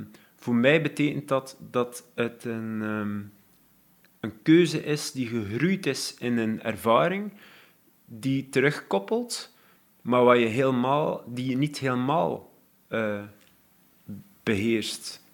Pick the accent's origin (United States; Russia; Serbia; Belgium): Belgium; ik ben een Belg